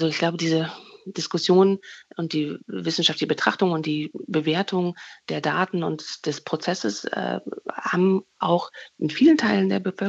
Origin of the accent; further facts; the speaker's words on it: Rhineland, Germany; Ich komme ja auch aus dem Rheinland und bin Köln sehr verbunden